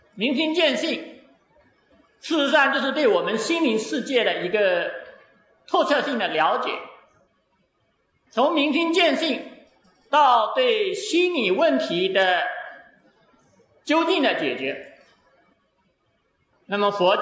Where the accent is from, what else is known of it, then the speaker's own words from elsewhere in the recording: China; 那么作为我们中国人在介绍西方心理学的同时啊，其实我们应该要能够认识到在我们东方的这个文化中